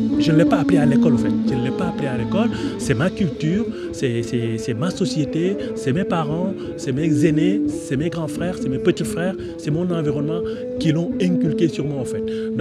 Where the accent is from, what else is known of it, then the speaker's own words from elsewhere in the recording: Dakar, Senegal; now in France; moi je suis d'origine sénégalaise. Je suis né et grandi à Dakar, dans un quartier populaire qui s'appelle la Médina.